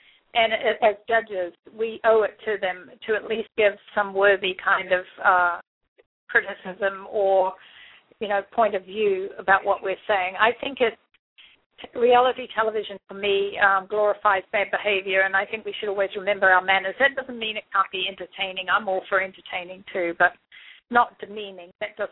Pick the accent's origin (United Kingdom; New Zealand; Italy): New Zealand; now in United States; in New Zealand, I haven't lived there for like 36 years, but I'm a New Zealander. I have a New Zealand passport.